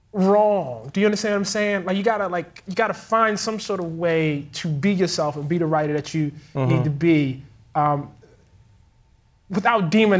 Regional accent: Baltimore, Maryland, United States; You know, I'm from Baltimore, Maryland.

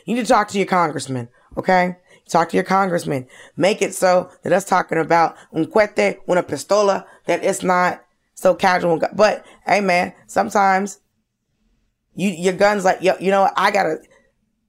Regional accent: Georgia, United States; I grew up in Georgia.

